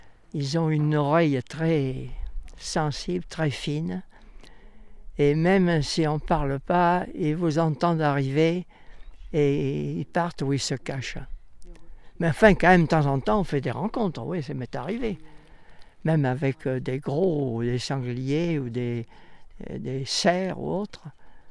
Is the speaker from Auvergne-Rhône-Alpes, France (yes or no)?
yes; Montélimar, Auvergne-Rhône-Alpes, France; also born or lived in Paris; je suis né dans la région. Je suis né à Montélimar, dans les mines de nougat.